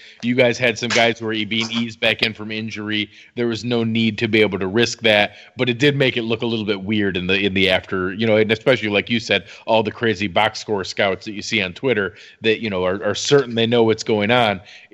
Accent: New York, United States; growing up in Western New York, there's not a huge college, you know, set up there. So I've learned a little bit living down south now.

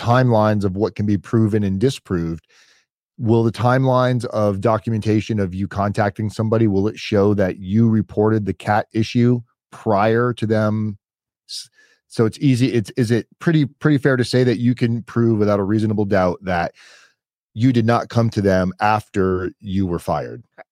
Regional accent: Florida, United States; Granted, I'm not from this area. I'm from Florida. We don't have a lot of farm and ranch places in South Florida

